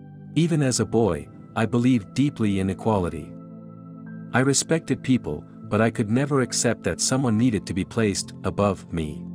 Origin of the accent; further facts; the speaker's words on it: Guyana; born there; I was born in Guyana, South America, to a family that carried Indian roots from Chennai, my great-grandparents having traveled during the days of indentured labor.